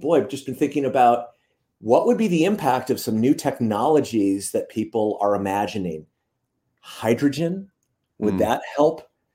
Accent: Cleveland, Ohio, United States; Born and raised in Cleveland, Ohio.

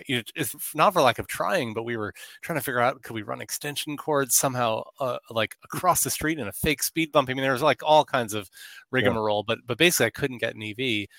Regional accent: New Jersey, United States; born there; also born or lived in Houston / Pacific Northwest; I was born in New Jersey.

